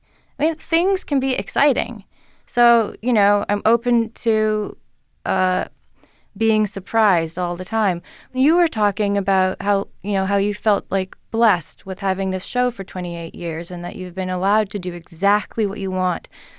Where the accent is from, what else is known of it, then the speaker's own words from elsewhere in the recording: Newton, Massachusetts, United States; I grew up in Newton, Massachusetts.